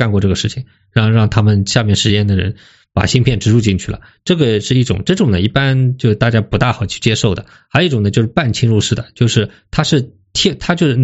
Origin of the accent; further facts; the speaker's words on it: China; 我们中国人呢第一个我们喜欢 all